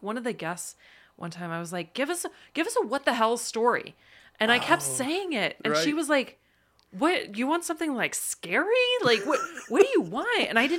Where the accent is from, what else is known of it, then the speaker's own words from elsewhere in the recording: Catonsville, Maryland, United States; also born or lived in Lebanon; Yeah, so I grew up in right outside of Baltimore, actually in a town called Catonsville, Maryland. And I originally so I was born in Lebanon.